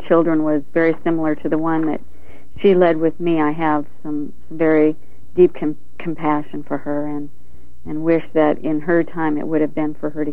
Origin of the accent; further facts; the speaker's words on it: Woodland Hills, California, United States; I grew up in California in Woodland Hills. It was in Southern California, which is about 20 minutes inland from Malibu.